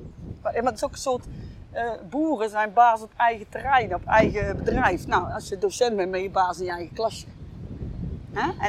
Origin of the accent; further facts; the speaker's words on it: Hank, North Brabant, Netherlands; Ik kom uit Hank.